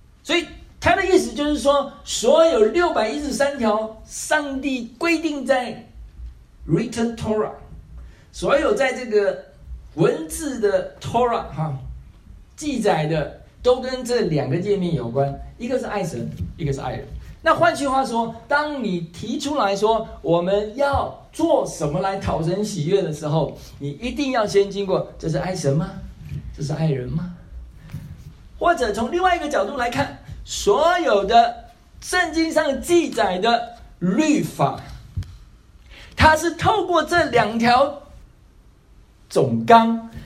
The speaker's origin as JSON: {"language": "Chinese", "country": "Taiwan", "said": "我们从台湾来的，台湾来了就比较麻烦"}